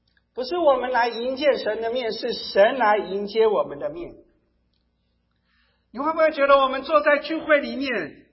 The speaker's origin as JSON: {"language": "Chinese", "country": "Taiwan", "tie": "born or raised there", "said": "当我们在台湾长大的时候"}